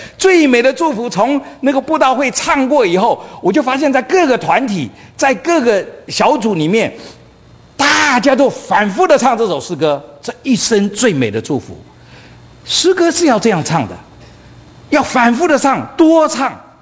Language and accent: Chinese; China; 可是常常我们中国人不知道为什么